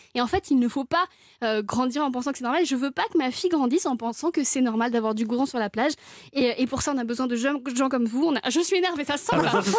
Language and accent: French; Le Conquet, Brittany, France; moi, j'ai grandi au Conquet. Je ne sais pas si vous connaissez le Conquet, c'est là où on prend le bateau pour aller à Ouessant.